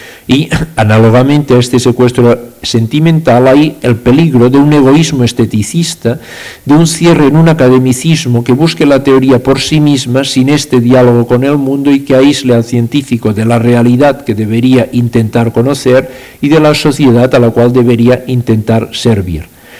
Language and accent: Spanish; Sitges, Catalonia, Spain; Yo soy de Sitges, cerca de Barcelona